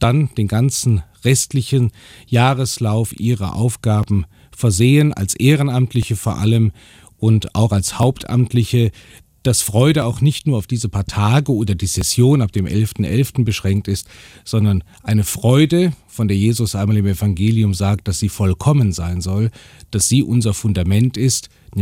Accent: Neuss, North Rhine-Westphalia, Germany; born there; now in Cologne, Germany; Ich komme gebürtig aus Neuss, also Rheinland.

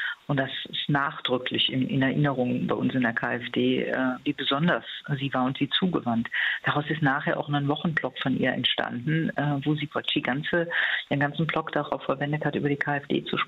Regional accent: Rhineland, Germany; Gut, als Rheinländerin kann ich sagen, so richtig drankommen

